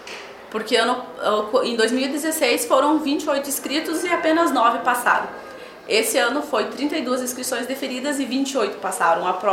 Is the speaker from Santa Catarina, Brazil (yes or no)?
yes; Xanxerê, Santa Catarina, Brazil; eu tenho 27 anos, sou natural de Xanxerê, sou educadora social